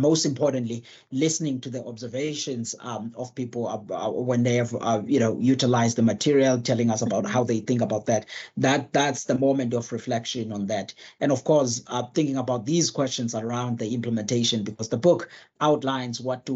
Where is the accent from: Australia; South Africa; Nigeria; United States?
South Africa; I mean, look, I'm a South African, and we're struggling with about three problems in this country.